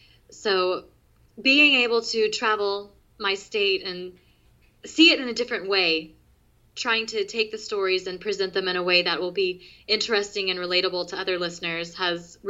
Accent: Oklahoma, United States; So I do, but I do like to bring it back to my home state whenever I can. One of my upcoming episodes will have to do with the Girl Scout murders, which is an Oklahoma story as well.

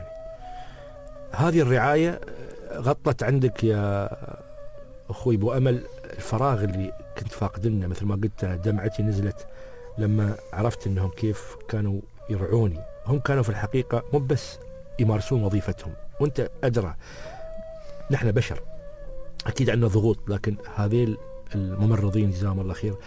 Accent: United Arab Emirates; عندنا في الامارات

